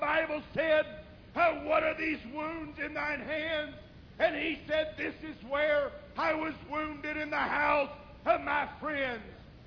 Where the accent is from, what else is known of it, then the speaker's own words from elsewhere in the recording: Virginia, United States; But I'm from Virginia, big Civil War country. Lots of Civil War monuments and battlefields and a lot of different things with the Civil War.